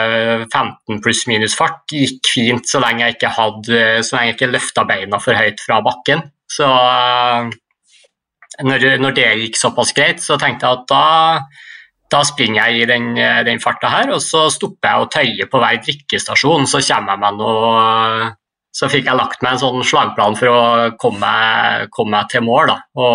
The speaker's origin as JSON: {"language": "Norwegian", "region": "Trøndelag", "country": "Norway", "said": "jeg er glad jeg er trønder og kan bruke sokker i sandalene neste år."}